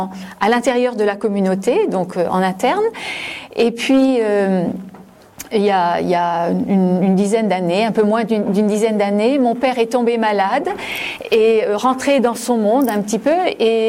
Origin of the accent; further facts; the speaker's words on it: Gommelange, Grand Est, France; je suis native de Gommelange. Ma maman habite à Gommelange